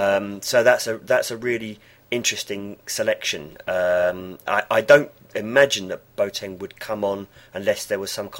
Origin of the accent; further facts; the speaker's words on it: England, United Kingdom; I'm sort of, being an Englishman